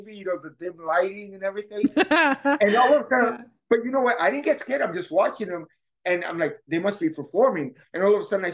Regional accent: Bronx, New York, United States; I was brought up in the Bronx in the 70s, right? So you may take the kid out of the city, but the city will always be in the kid.

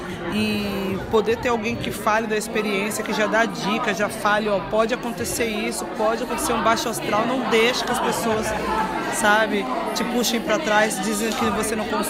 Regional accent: São Paulo, Brazil; born there; quando nasci na Vila Brasilândia, quando era criança e tal.

